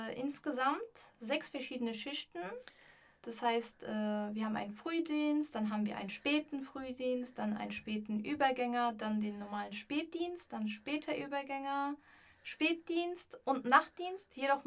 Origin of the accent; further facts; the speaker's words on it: Frankfurt, Hesse, Germany; born there; Ja, ich bin in Frankfurt-Niederrad geboren.